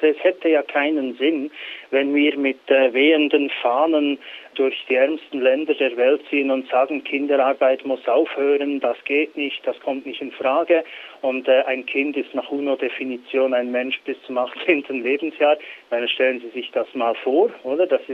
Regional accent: Switzerland; sondern auch hier bei uns in der Schweiz im Inland, um entsprechende Aufklärungs- und Kampagnearbeit zu leisten.

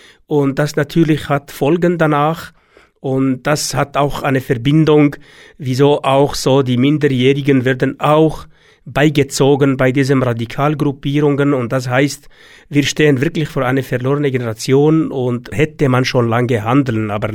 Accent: Syria; Aber wenn jetzt Assad weggeht, die größte Frage, die uns alle auch als Syrer, dass wir Sorge haben, ja, wer kommt dann?

